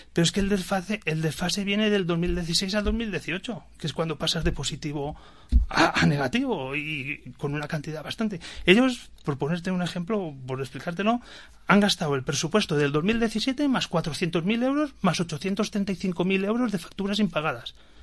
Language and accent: Spanish; Borriol, Valencian Community, Spain; Sí, soy de Borriol.